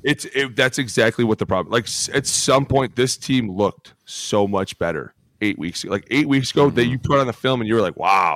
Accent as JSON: {"language": "English", "town": "Philadelphia", "region": "Pennsylvania", "country": "United States", "said": "Just probably because I'm from Philly, and that's what I do."}